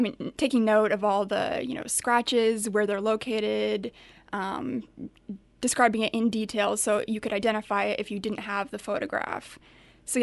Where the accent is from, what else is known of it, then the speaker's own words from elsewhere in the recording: Glendora, California, United States; Well, I grew up in Glendora, California, which is near Los Angeles.